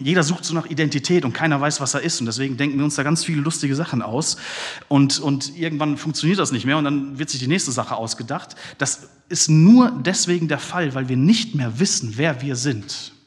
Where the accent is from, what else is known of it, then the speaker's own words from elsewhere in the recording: Bielefeld, North Rhine-Westphalia, Germany; Ich komme aus Bielefeld, ne?